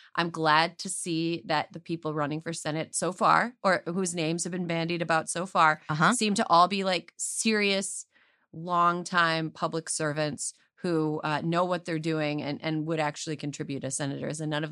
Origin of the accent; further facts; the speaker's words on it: California, United States; as a Californian, as a California voter